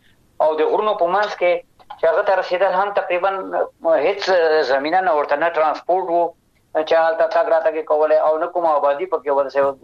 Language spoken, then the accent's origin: Pashto; Afghanistan; چې زه افغان یم د افغانستان یم